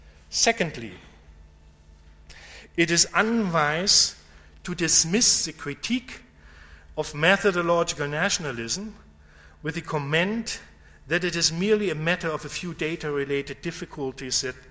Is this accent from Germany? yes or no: yes; Munich, Bavaria, Germany; You know, I come from Munich, but I'm not actually pretty much a fan of Bavarian football club